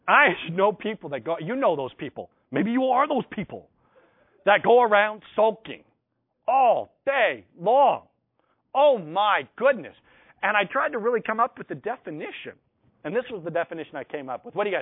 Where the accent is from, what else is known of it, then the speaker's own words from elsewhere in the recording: United States; This really reminded me of growing up in America during the height of the Cold War.